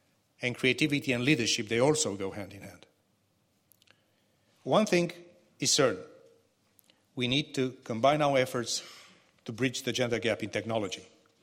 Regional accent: Romania; English is a second language; I'm proud that in my home country of Romania

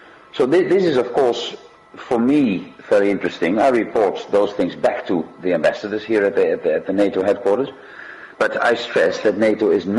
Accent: Netherlands; English is a second language; be it my home country, the Netherlands, or Algeria, or wherever

